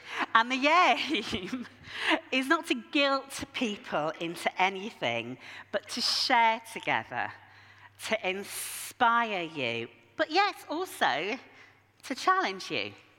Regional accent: Yorkshire and the Humber, United Kingdom; I'm from Yorkshire, if you don't know.

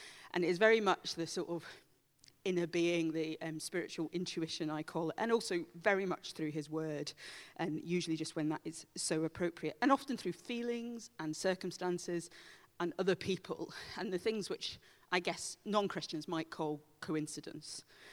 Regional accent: Dunblane, Scotland, United Kingdom; But anyway, I come from Dunblane

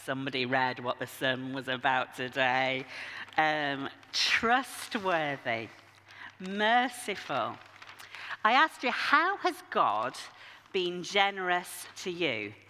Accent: Yorkshire and the Humber, United Kingdom; I'm from Yorkshire, if you don't know.

